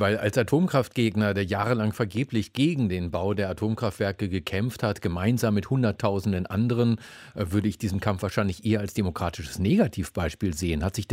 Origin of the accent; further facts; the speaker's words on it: Lower Saxony, Germany; Ich komme aus dem Landkreis Hameln-Pyrmont, da steht das AKW Grohnde. Ich konnte vom Kinderzimmer aus die Kühltürme sehen.